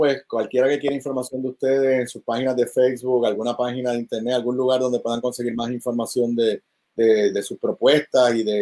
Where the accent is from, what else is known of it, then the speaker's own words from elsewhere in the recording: Puerto Rico; Como ciudadano puertorriqueño le doy las gracias a los dos por hacerse disponible.